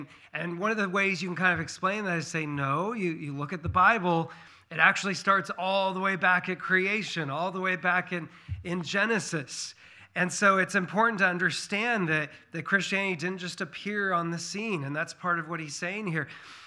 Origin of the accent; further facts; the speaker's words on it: Washington, United States; I grew up in Eastern Washington State, where there was a lot of agriculture and a lot of apple orchards.